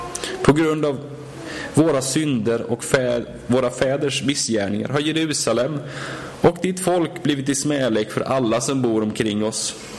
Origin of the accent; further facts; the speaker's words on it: Sweden; Jag bor i Sverige, jag är svensk, jag är del av Sverige.